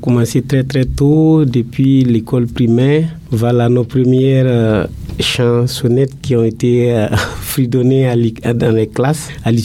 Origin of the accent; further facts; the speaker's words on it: Burkina Faso; Vraiment, c'est de ne pas oublier qu'on est tous des Burkinabés.